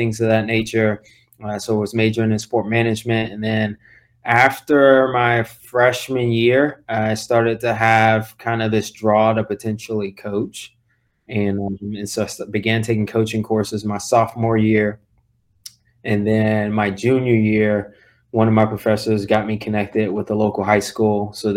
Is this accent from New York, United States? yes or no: yes; New York, United States; I grew up in New York. So born in a city, Brooklyn, Queens, Long Island, where I graduated high school.